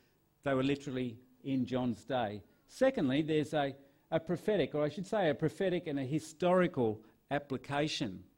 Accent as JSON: {"language": "English", "town": "Newcastle", "region": "New South Wales", "country": "Australia", "said": "I'm from Newcastle, New South Wales."}